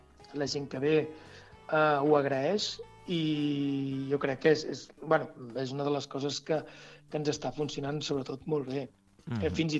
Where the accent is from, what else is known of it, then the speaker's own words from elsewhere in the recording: El Vendrell, Catalonia, Spain; ja que som gent del Vendrell, que vinguin aquí a fer aquesta proposta aquí